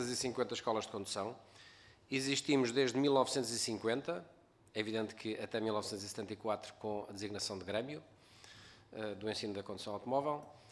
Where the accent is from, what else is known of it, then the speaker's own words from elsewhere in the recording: Cartaxo, Santarém, Portugal; Então quase que somos, que eu também sou do Cartaxo.